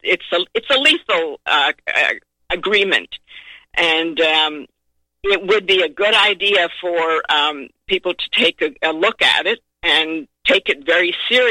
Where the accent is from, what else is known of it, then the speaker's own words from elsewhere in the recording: Canada; Now, I, as a Canadian, have a number of questions with regard to what this compact or contract does to pre-existing obligations.